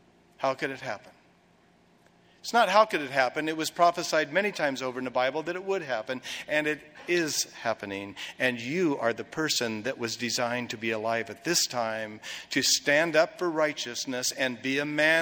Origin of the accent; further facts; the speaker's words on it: United States; I can speak as an American, because I am and I love my country and my fellow countrymen.